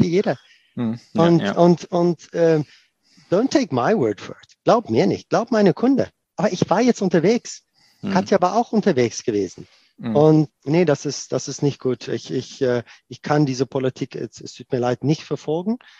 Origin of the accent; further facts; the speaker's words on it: South Africa; first language Afrikaans; German is a second language; So, ich spreche, meine Muttersprache ist Afrikaans, aber das ist nicht Afrikanisch. Ja, Afrikaans.